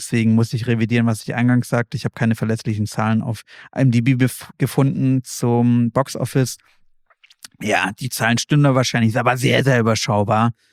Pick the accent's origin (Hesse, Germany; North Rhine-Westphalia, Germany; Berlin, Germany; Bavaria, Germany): Berlin, Germany; am Ende sprang mir dann natürlich als Berliner sofort die Tafel in die Augen